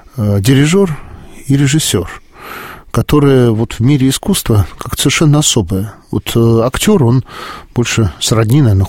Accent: Moscow, Russia; born there; я тоже родился в Москве, но моя малая родина – это село Братовщина, там, подмосковное

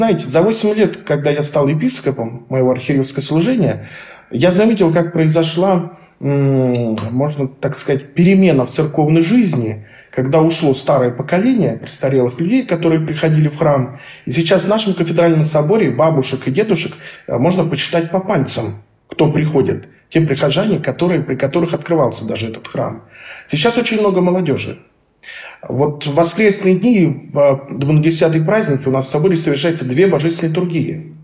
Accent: Siberia, Russia; Сам-то я родом из Сибири.

